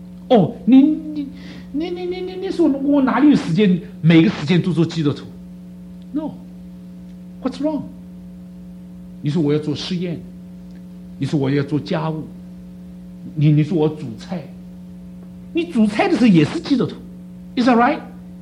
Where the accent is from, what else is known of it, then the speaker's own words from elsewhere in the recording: China; 你知道我们中国人总盼望儿女出人头地，是不是？我们中国人说望子什么成龙，要做人上人。